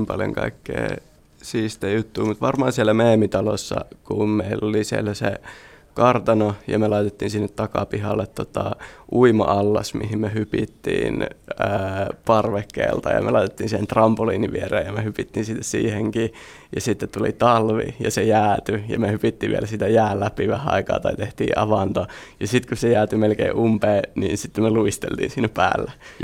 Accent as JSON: {"language": "Finnish", "town": "Jyväskylä", "region": "Central Finland", "country": "Finland", "tie": "born or raised there", "said": "Varmaan täällä ihan Jyväskylässä kotikulmilla"}